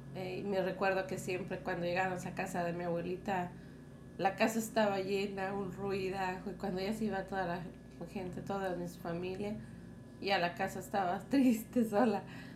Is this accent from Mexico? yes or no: yes; Mexico; moved away; Yo nací en México en el año del 1988. Fue muy bonita mi infancia, muy bonito todo, porque en México era más libertad